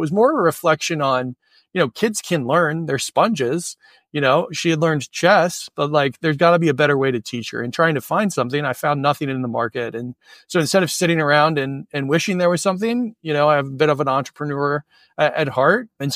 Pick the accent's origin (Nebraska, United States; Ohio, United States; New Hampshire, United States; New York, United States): Ohio, United States; Cincinnati; also born or lived in Minneapolis; now in Columbus, United States; I'm originally from Ohio, grew up in Cincinnati, and have spent nearly my entire life in the Midwest.